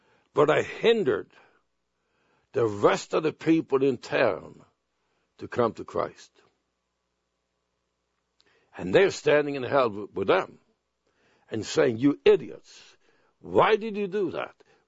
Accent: Sweden; moved away as an adult; I was born in Sweden. I lived until I was about 22 years old. And there's one thing in Sweden that I never did like, and that is called jealousy.

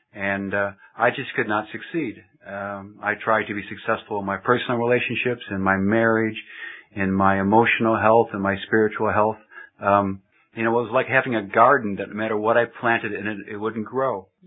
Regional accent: Illinois, United States; also born or lived in Washington, D.C.; Well, I was born in 55 in Washington, D.C. I was raised in the suburbs of Chicago. I went to college in Illinois

